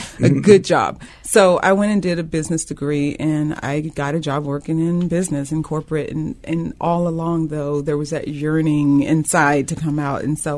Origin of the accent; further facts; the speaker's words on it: Mississippi, United States; growing up in the Deep South, which is where I'm from in Mississippi, from a small family of 12.